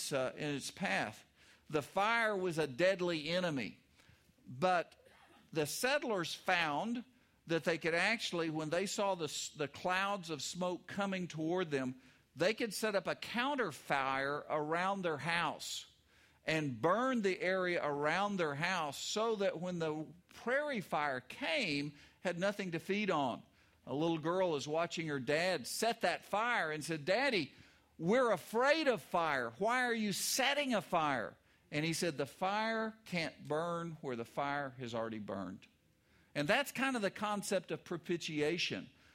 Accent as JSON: {"language": "English", "region": "Oklahoma", "country": "United States", "tie": "born or raised there", "said": "I grew up in Oklahoma. Oklahoma's prairie. It's miles and miles of miles and miles."}